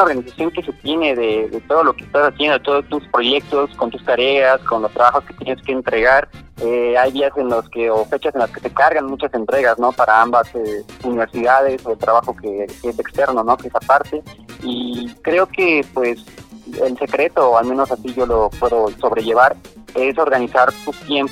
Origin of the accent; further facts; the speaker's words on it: Toluca, State of Mexico, Mexico; lo estoy aplicando en proyectos aquí presencialmente en Toluca, de donde yo soy.